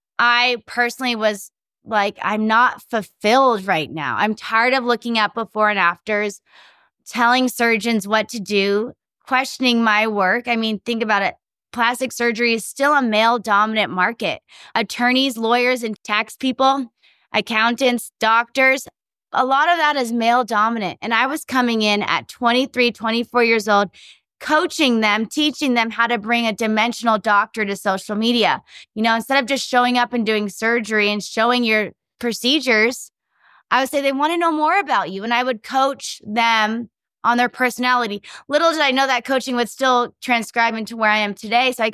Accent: San Diego, California, United States; whenever I go back to San Diego, which is where I'm from San Diego, I was raised in San Diego.

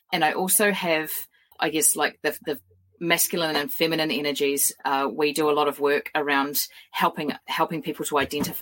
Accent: New Zealand; I'm a New Zealander

